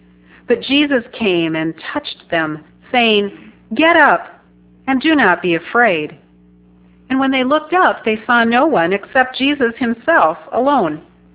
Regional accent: South Dakota, United States; I grew up in South Dakota, and there is a mountain range, well, at least by South Dakota standards, called the Black Hills.

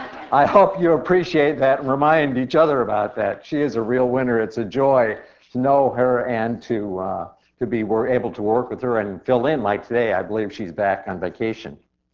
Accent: South Dakota, United States; Like Pastor Karen, I grew up in South Dakota

